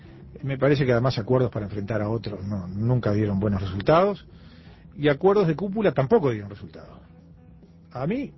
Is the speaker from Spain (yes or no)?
no; Uruguay; somos los uruguayos que vivimos en Uruguay.